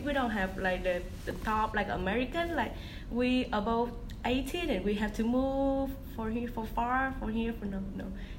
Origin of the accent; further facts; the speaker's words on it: Ho Chi Minh City, Vietnam; English is a second language; I grew up in Ho Chi Minh City, like the second biggest city in Vietnam, and they like so modern.